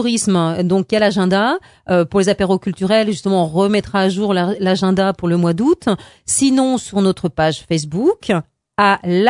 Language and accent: French; Île d'Yeu, Pays de la Loire, France; comme je suis d'Ile-Dieu